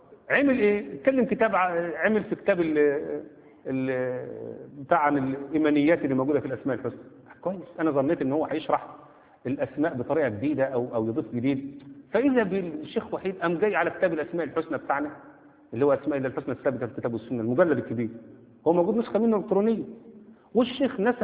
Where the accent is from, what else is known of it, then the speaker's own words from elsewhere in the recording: Egypt; ده أنا مصري وأفتخر إنني مصري.